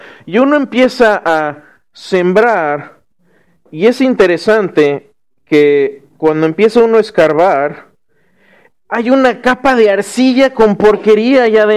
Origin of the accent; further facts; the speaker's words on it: Querétaro, Mexico; Y cuando yo crecí en Querétaro, crecí en el monte, en el cerro, teníamos una tierra negra preciosa donde se da todo. Todo se da ahí en Querétaro, es una zona muy agrícola.